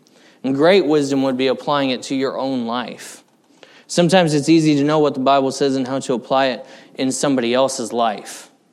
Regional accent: Colorado, United States; But my sister and I, we grew up a lot in Colorado. And in Colorado, our rivers are not like the rivers here.

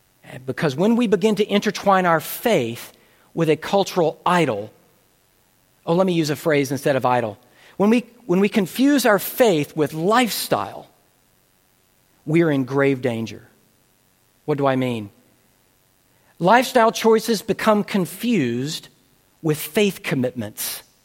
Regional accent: the South, United States; As a Southerner, it is the pride of many Southern families

